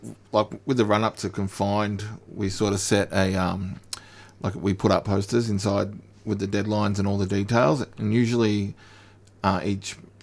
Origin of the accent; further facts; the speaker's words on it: Melbourne, Victoria, Australia; Yeah, I was born and raised in Melbourne.